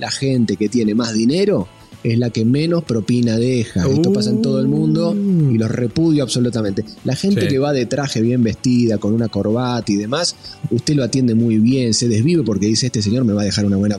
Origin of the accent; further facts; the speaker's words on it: Buenos Aires, Argentina; born there; Yo nací en Buenos Aires, en Argentina.